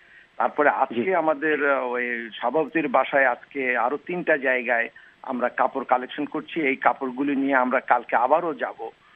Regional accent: Bangladesh; now in Sacramento, United States; আমরা স্যাক্রামেন্টোর প্যারাডাইস থেকে 90 মাইল নর্থে, আমরা স্যাক্রামেন্টোর বাসি বাংলাদেশি, প্রচুর বাংলাদেশি আছি

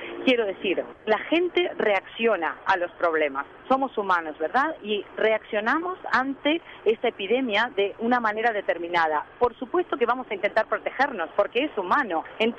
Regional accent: Uruguay; Yo, siendo uruguaya y latina, imaginen lo que me cuesta, ¿no?

